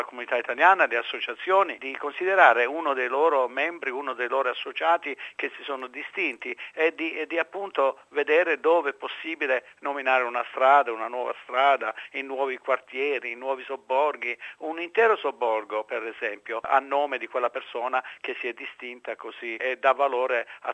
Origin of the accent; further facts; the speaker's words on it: Apulia, Italy; now in Australia; io ho un interesse perché sono pugliese